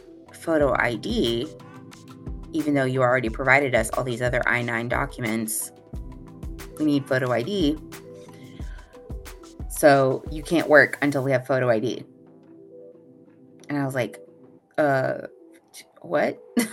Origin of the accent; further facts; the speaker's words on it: Indiana, United States; I was like, oh yeah, I'm from Indiana.